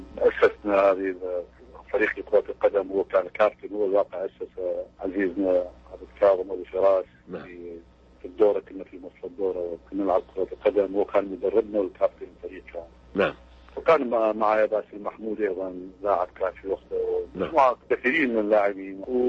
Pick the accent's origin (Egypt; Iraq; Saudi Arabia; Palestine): Iraq; Khanaqin, Diyala Governorate; also born or lived in Baghdad; وعديت مرحلة الابتدائية كملتها في بغداد. أنا من خانقين لا أساس مدينتي خانقين. نصف الثاني من الابتدائية كملتها في بغداد، المتوسطة رجعت كملتها في خانقين، ورجعت مرة ثانية إلى بغداد. يعني كنت متنقلا بين بغداد وبين خانقين.